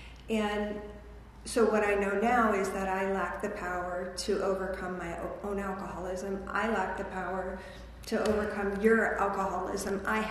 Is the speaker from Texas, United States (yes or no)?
no; California, United States; I grew up here in the Antelope Valley.